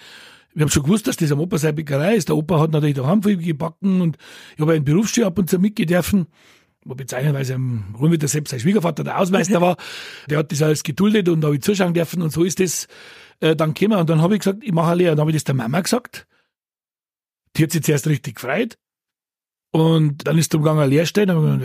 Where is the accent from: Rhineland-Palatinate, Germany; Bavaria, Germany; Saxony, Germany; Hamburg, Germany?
Bavaria, Germany; Munich; born there; Nein, ich bin in München geboren.